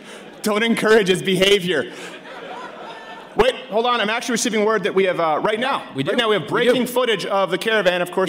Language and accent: English; Canada; my home country of Canada, where I was raised.